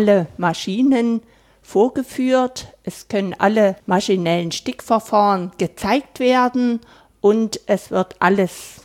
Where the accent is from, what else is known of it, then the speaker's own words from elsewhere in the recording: Plauen, Saxony, Germany; born there; Ich bin gebürtige Plaunerin und leite diese Einrichtung hier seit 2015.